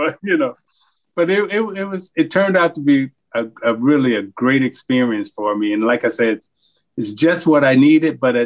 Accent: Chicago, Illinois, United States; And I'm from Chicago, right? So I'm thinking, like, he giving me a compliment.

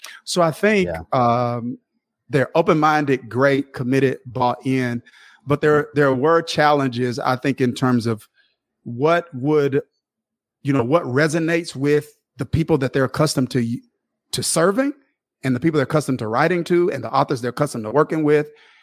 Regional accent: Kilmichael, Mississippi, United States; So I grew up in a small town called Killmichael, Mississippi.

